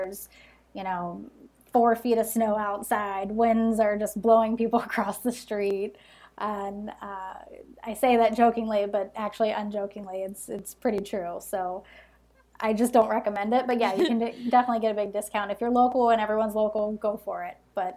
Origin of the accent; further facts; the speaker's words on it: Chicago, Illinois, United States; The lifestyle of being a Chicagoan and also work kind of takes precedence around here.